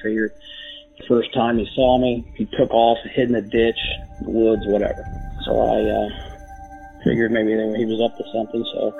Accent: United States; And I grew up in Claremont County.

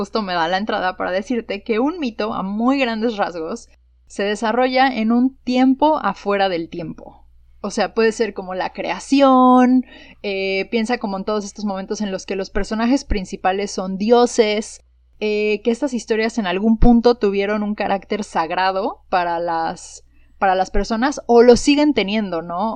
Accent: Mexico; yo soy la única mexicana en mi departamento

